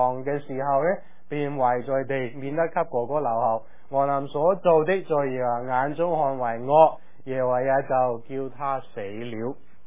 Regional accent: China; 就像我们中国人其实也有这个传统

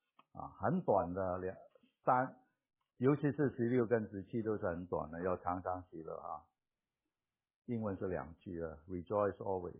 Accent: Hong Kong; 我们香港人讲过是啊刀肉啊

